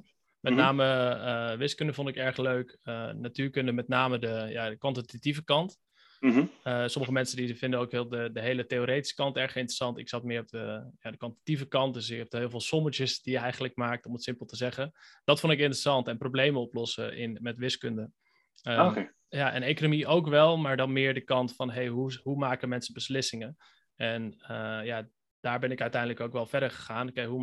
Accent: Wageningen, Gelderland, Netherlands; Ik ben geboren in Wageningen. Ik heb er 18 jaar gewoond.

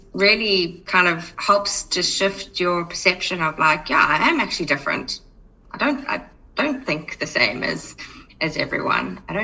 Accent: South Africa; So for me, where I am now, I am originally from South Africa

